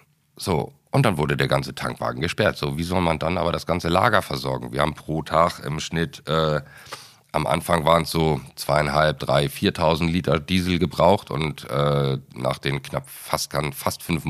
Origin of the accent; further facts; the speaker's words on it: Hamburg, Germany; Ja, tatsächlich, wenn einige fragen, was ich hier unten mache als Hamburger oder warum ich hier unten bin